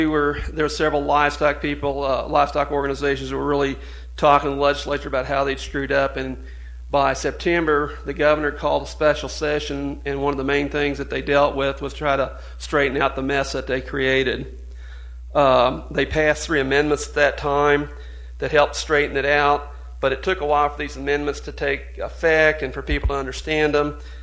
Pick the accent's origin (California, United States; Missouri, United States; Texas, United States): Missouri, United States; Marshall; what that cost my hometown when that closed, they were spending $50,000 a month with utilities with the city of Marshall.